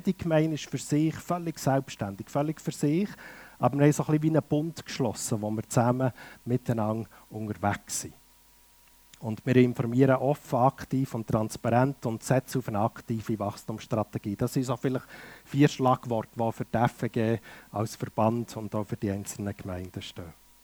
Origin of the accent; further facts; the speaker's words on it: Bern, Switzerland; Ich komme aus Bern, bin seit 47 Jahren unterwegs